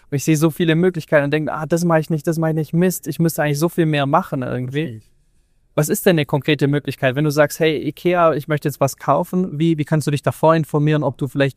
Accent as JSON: {"language": "German", "region": "Baden-Württemberg", "country": "Germany", "said": "Ich als Schwabe finde das Thema Sparen natürlich super interessant"}